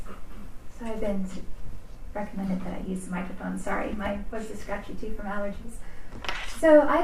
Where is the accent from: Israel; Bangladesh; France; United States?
United States; Pittsfield, Massachusetts; I grew up my hometown is Pittsfield, Massachusetts, which is just north of New York City